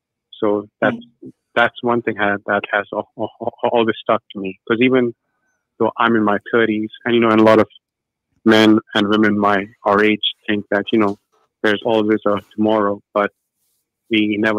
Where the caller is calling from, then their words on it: Florida, United States; I'm from Florida. I'm a first time caller, a long time listener.